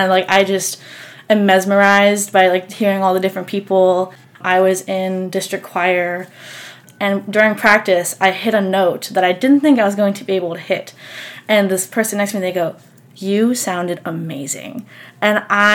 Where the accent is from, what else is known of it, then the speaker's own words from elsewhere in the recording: Virginia Beach, Virginia, United States; We had academies where I'm from. I'm from Virginia Beach, and each high school had like a specific academy.